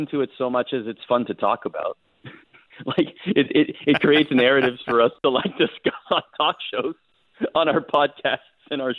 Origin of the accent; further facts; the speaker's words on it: Canada; I was born and raised in Canada, okay?